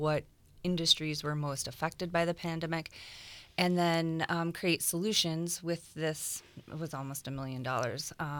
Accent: Merrill, Wisconsin, United States; So I was born and raised in Merrill, Wisconsin. I'm a graduate from the year 2000 there, and then I went on to join the Air Force.

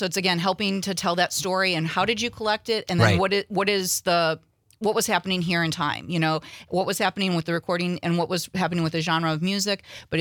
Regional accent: Indiana, United States; I'm from Indiana.

